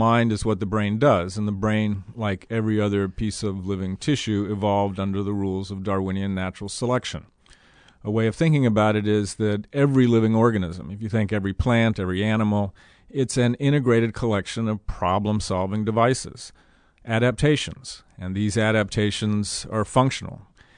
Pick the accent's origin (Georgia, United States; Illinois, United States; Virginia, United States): Virginia, United States; Alexandria; also born or lived in Washington, D.C.; I was born in Washington, D.C., raised in Alexandria, Virginia.